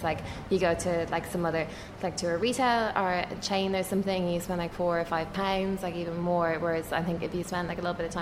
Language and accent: English; Ireland; So I used to work in human resources in Ireland. I'm Irish.